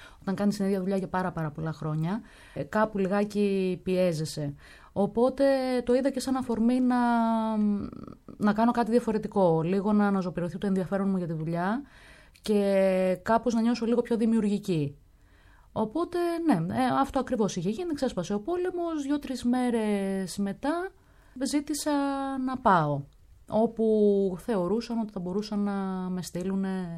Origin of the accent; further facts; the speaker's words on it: Missolonghi, Western Greece, Greece; Μεγάλωσα στο Μεσολόγγι, έχω μία γάτα.